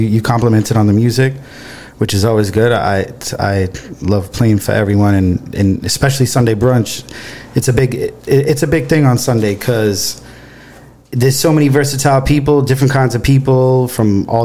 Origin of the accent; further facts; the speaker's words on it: Boston, Massachusetts, United States; accent: Boston; I'm from Boston. So I try to mask it. And I don't know. What you hear, I don't hear.